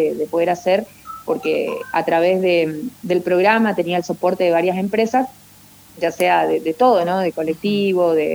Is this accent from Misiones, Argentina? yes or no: yes; Apóstoles, Misiones, Argentina; No, soy de Apóstoles, capital de la tierra.